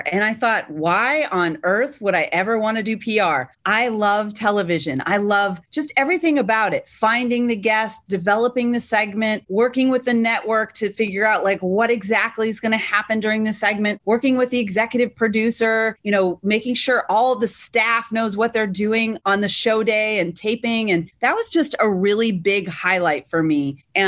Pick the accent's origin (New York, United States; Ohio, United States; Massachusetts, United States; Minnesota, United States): Massachusetts, United States; And I was from Massachusetts, although he was born in Rhode Island.